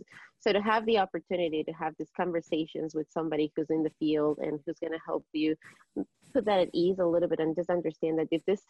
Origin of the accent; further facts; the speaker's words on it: Ecuador; English is a second language; now in United States; I was an immigrant. I was from Ecuador.